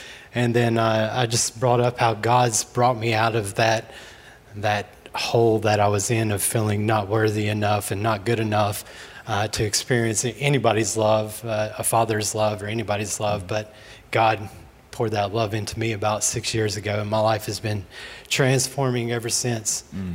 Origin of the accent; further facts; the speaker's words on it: Bristol, Virginia, United States; I was born and raised in Bristol, Virginia, so I'm a Tri-City native.